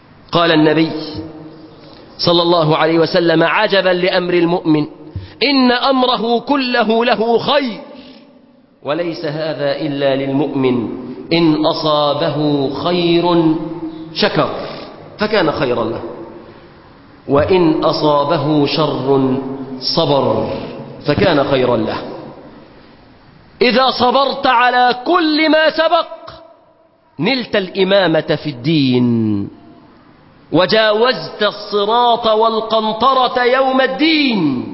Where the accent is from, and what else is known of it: Egypt